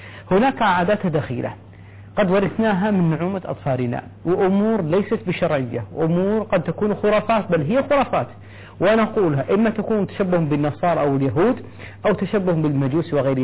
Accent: Kuwait; وحتى يمكن عندنا في الكويت

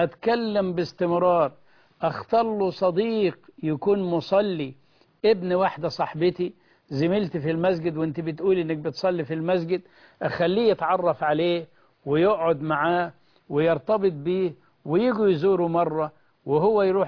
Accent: Egypt

